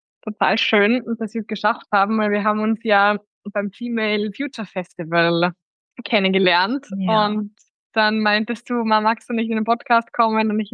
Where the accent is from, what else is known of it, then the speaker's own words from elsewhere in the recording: Styria, Austria; now in Vienna, Austria; Genau, ich bin aus der Steiermark und bin dann nach Wien gezogen